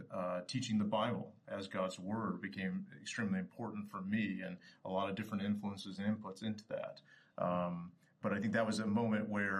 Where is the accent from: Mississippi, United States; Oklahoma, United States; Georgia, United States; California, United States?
Oklahoma, United States; Ponca City; I think I heard that many times when I was young growing up in First Baptist Church, Ponca City, Oklahoma.